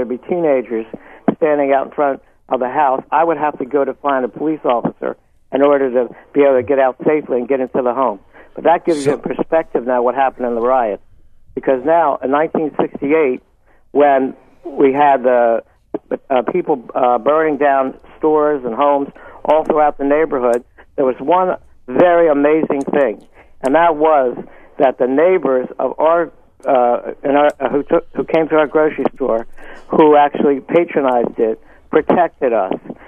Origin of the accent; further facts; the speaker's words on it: Maryland, United States; I grew up around Greenmount Avenue, Preston Street, Valley Street, and we had a grocery store there that was in need of protection because we were robbed many times